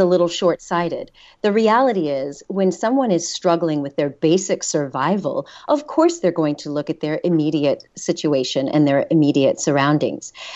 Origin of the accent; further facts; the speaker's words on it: United States; I grew up in America. I've dealt with racism since my childhood